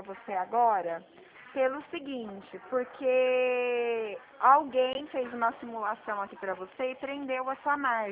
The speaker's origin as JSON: {"language": "Portuguese", "town": "Dracena", "region": "São Paulo", "country": "Brazil", "said": "eu sou de Dracena, aqui do interior de São Paulo"}